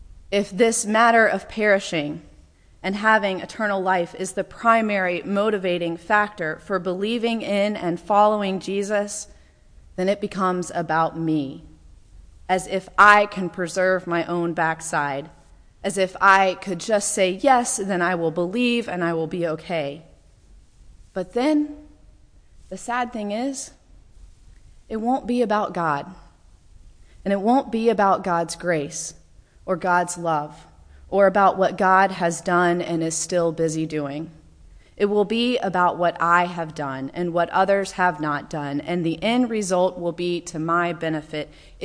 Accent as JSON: {"language": "English", "region": "North Carolina", "country": "United States", "tie": "born or raised there", "said": "as a young girl growing up in Western North Carolina, the threat of perishing was enough to get me to pray the prayer of salvation with my dog"}